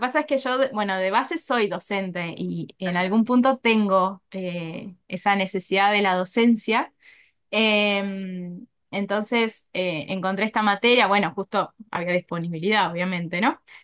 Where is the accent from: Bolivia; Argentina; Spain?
Argentina; Buenos Aires; sí, soy de acá de Buenos Aires, Argentina.